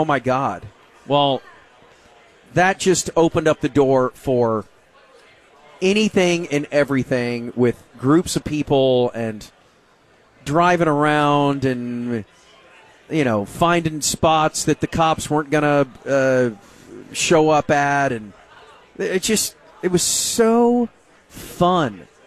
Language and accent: English; Arlington, Texas, United States; growing up in Arlington, we had the, so you would take a Dr. Pepper can up to Six Flags